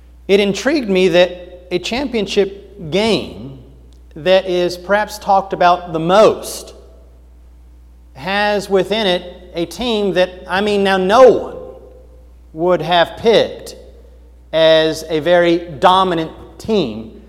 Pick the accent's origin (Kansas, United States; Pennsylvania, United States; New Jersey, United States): Kansas, United States; I was raised in Kansas, and so I'm Rock Chalk Jayhawk all the way.